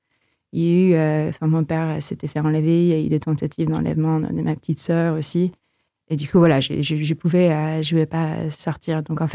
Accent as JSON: {"language": "French", "country": "Philippines", "tie": "born or raised there", "said": "J'ai grandi aux Philippines aussi, ça doit jouer un tout petit peu"}